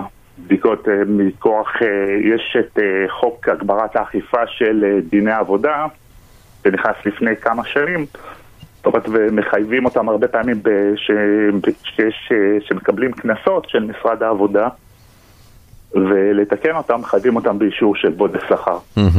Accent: Ginosar, Northern District, Israel; אני מקיבוץ גינוסר

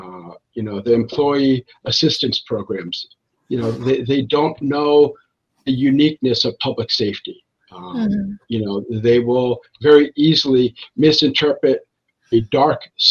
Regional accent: Massachusetts, United States; like my home state of Massachusetts does.

